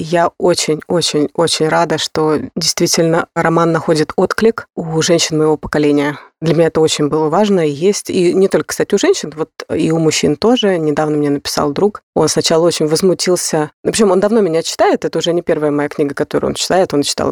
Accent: Moscow, Russia; я выросла в Москве

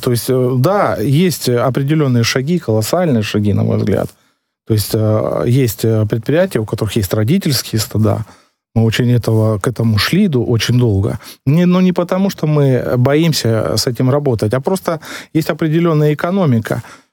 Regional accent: Tula, Tula Oblast, Russia; Вот я из Тулы, знаете, у нас есть памятник левше, то есть человек, который когда-то подковал блоху.

